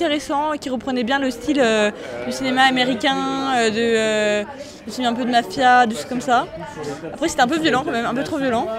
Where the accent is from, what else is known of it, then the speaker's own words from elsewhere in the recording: Vesoul, Bourgogne-Franche-Comté, France; Oui, je suis de Vesoul.